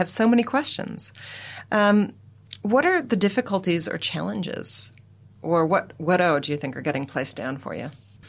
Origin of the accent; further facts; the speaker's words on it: New Zealand; I'm a Kiwi.